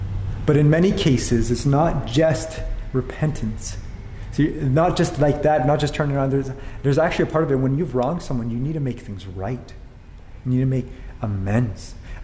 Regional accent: Vancouver, British Columbia, Canada; I grew up in Vancouver, just off Commercial Drive, at a school with a good-sized population of Indigenous people

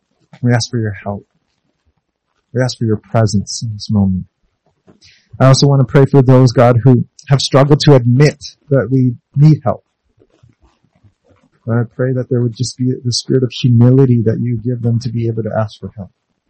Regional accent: Honduras; We're from Honduras. We have family that are still there.

